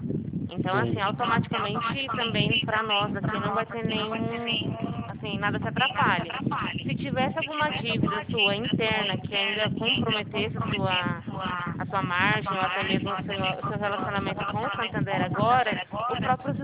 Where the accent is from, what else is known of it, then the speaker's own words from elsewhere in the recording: Araçatuba, São Paulo, Brazil; Eu sou aqui de Araçatuba, não é muito longe do senhor, não.